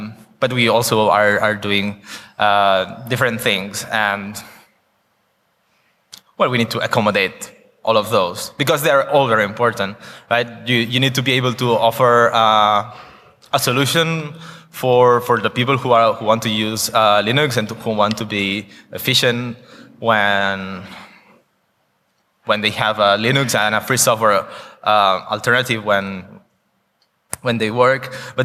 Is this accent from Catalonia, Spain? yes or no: yes; Barcelona, Catalonia, Spain; And I come from Barcelona, which is a nice city by the Mediterranean